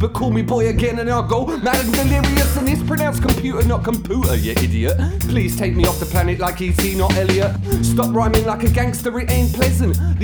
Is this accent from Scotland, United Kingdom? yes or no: no; East of England, United Kingdom; I'm from Essex, so think of all the stereotypes.